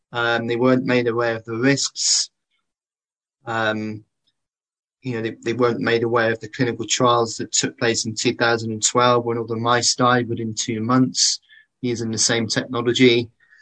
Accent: Cheltenham, South West England, United Kingdom; from Cheltenham.

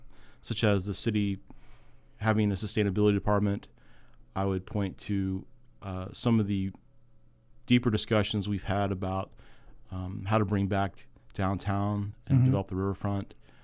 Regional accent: Norfolk, Virginia, United States; also born or lived in St. Louis; I was born in St. Louis, but raised and grew up in Norfolk.

